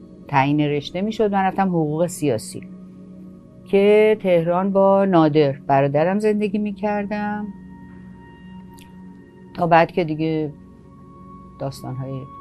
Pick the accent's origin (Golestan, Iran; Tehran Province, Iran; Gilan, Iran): Golestan, Iran; Gorgan; also born or lived in Mashhad; من در واقع گرگان دنیا اومدم و بیشترین ایام کودکی و نوجوانیم رو گرگان گذروندم، چون اول که گرگان دنیا اومدم، بعد اون موقع پدرم هنوز به اصطلاح دولتی بود، کار دولت بود، منتقلش کردن مشهد که ما رفتیم اونجا.